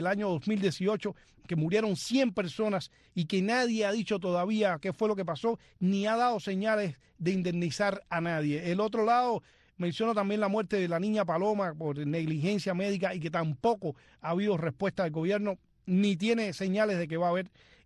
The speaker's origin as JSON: {"language": "Spanish", "country": "Cuba", "said": "uno se siente orgulloso de verlo como cubano"}